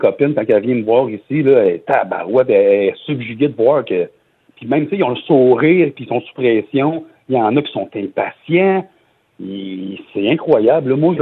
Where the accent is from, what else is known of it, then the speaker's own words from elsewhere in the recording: Montreal, Quebec, Canada; now in Rivière-du-Loup, Canada; Puis moi, j'arrive à Rivière-du-Loup, ça fait à peu près un mois. J'avais jamais vu ça. Moi, je viens de la région de Montréal.